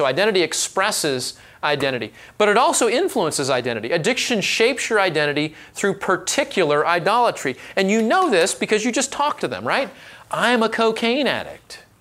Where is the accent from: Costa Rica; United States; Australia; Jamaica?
United States; Texas; You know, I'm from Texas. I'm a Dallas Cowboys fan.